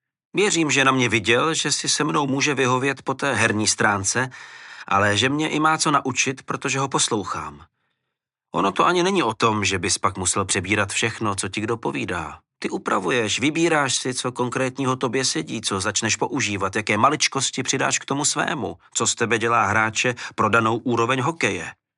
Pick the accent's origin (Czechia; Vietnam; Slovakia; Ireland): Czechia; Žďár nad Sázavou, Vysočina Region; I když jsme třeba od dětství u nás ve Žďáře